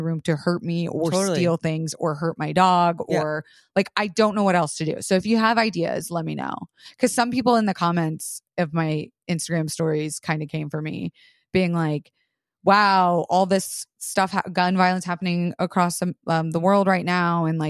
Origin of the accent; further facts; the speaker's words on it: Florida, United States; And growing up in Florida, it was so much more prevalent. Like everyone had a gun in their house.